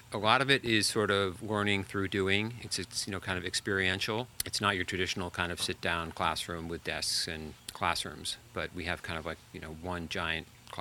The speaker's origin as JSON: {"language": "English", "town": "Barrington", "country": "United States", "tie": "born or raised there", "said": "which I had really not even known about much growing up in Barrington"}